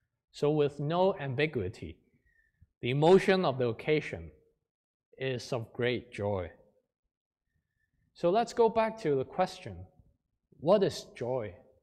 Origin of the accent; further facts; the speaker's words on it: Hong Kong; English is a second language; One of my favorite cartoons growing up in Hong Kong is